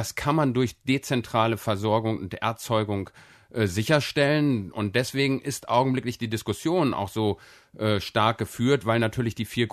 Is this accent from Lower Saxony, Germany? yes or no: yes; Hanover, Lower Saxony, Germany; Als Hannoveraner sage ich ja, der Norden wird sicherlich die eine der Energiequellen sein.